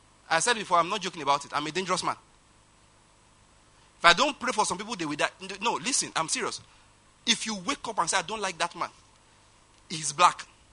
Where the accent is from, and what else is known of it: Ondo, Nigeria